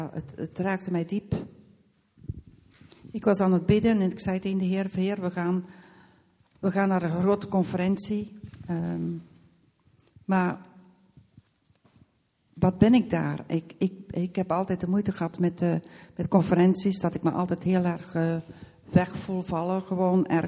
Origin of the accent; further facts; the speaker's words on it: Belgium; connectie naar België. De mensen uit mijn vaderland.